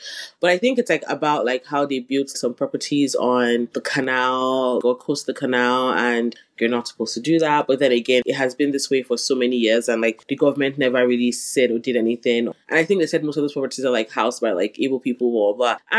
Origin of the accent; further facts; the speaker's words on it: Imo, Nigeria; I was like, oh, I'm Igbo. They're like, oh, okay. Well, like, you know, where? And I was like, oh, I'm from Imo.